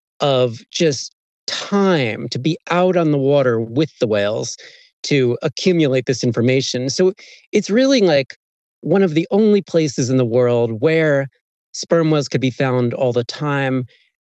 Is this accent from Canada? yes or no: no; United States; accent: American; like there's an Australian accent like you all, and my American accent.